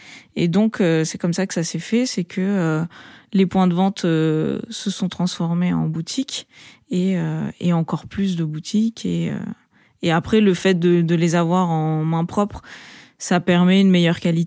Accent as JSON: {"language": "French", "country": "France", "tie": "born or raised there", "said": "Et comme on a grandi en France"}